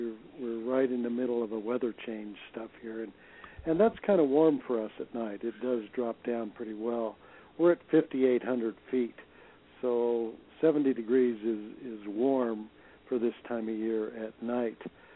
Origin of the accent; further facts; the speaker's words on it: Colorado, United States; I grew up in Colorado, and we figured every time it would in the winter it freeze down to 2 foot